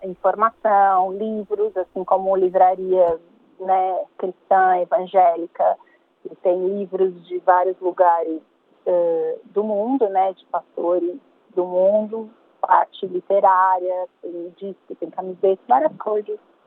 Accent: Brazil; A gente, como brasileira, você sabe, a gente já tem o nosso coração extremamente aquecido, né?

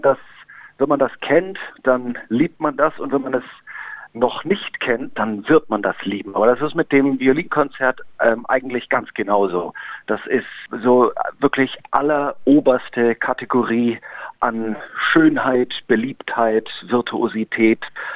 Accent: Munich, Bavaria, Germany; Ich bin in München aufgewachsen. Da habe ich so die meiste Zeit verbracht. Da bin ich zur Schule gegangen und habe auch dort studiert. Das ist meine Heimat, also im Herzen bin ich wahrscheinlich irgendwie doch Bayer.

